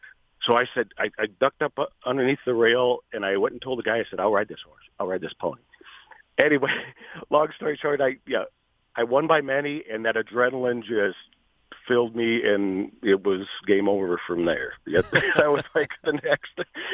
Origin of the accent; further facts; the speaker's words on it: Wisconsin, United States; Well, I grew up in Wisconsin, and everybody thinks that is dairyland and the cheese state